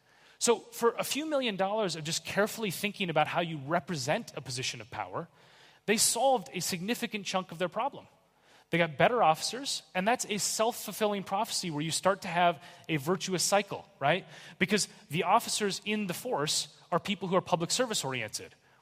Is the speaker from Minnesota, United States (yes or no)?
yes; Minneapolis, Minnesota, United States; born or raised there